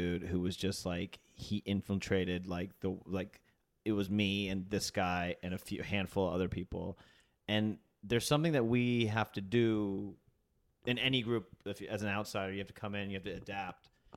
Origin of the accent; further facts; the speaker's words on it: the South, United States; you know, and my other topics of material are like I'm from the South, I'm Indian, marriage is hard, blah blah blah.